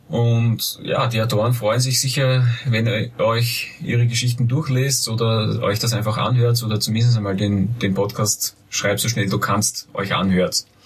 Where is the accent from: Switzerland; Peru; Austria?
Austria; Da dürfte offensichtlich auch bei uns in Österreich irgendwie die rechtliche Situation ein bisschen anders sein.